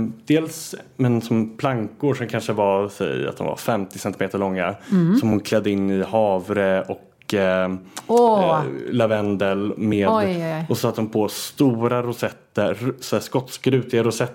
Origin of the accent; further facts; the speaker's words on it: Bromma, Stockholm County, Sweden; när jag växte upp i Bromma på 90-talet